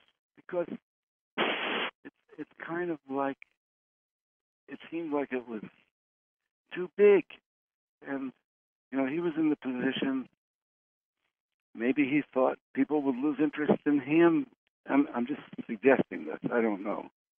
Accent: Norfolk, Virginia, United States; I grew up in Norfolk, Virginia, and had my first massage at the Edgar Cayce Institute in Virginia Beach.

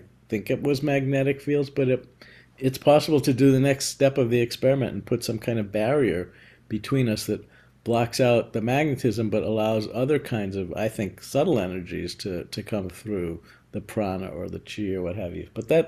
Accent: Boston, Massachusetts, United States; I grew up in the Boston area and a big sports fan.

